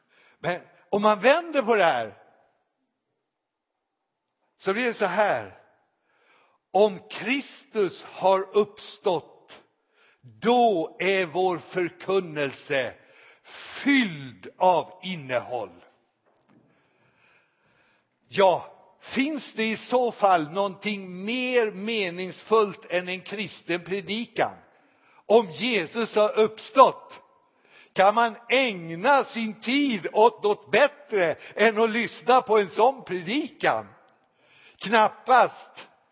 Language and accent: Swedish; Vårgårda, Västra Götaland County, Sweden; Jag kommer alltså från Vårgårda i Västergötland.